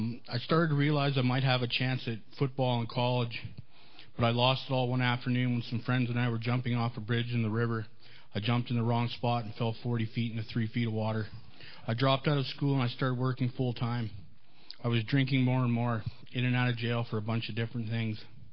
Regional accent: Fort Macleod, Alberta, Canada; also born or lived in Edmonton; I was born in Edmonton. Go Calgary. No shoes. All right. Okay. I was raised on a piece of God's green earth 16 miles south of Fort

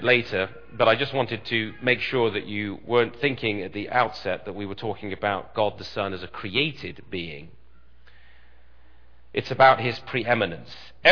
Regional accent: United Kingdom; now in Canada; I'm taking an oath to Queen Elizabeth II, which was really just a reaffirmation for me as a Brit.

